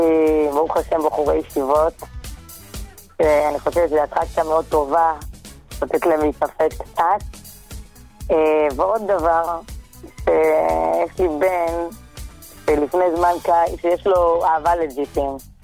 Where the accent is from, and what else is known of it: Ramat Gan, Tel Aviv District, Israel